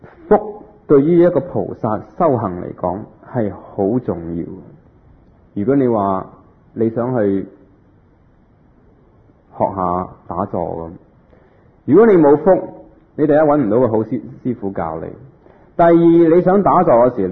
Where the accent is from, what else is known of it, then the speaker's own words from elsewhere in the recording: Hong Kong; 我们香港人经常都有句说话